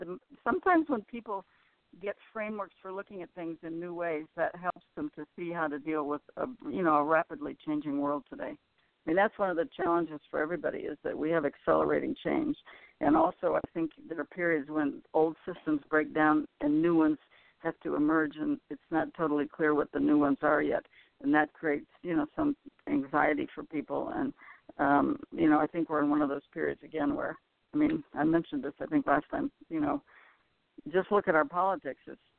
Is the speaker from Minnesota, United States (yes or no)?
no; Michigan, United States; Well, I grew up in Michigan. I went to University of Michigan undergraduate.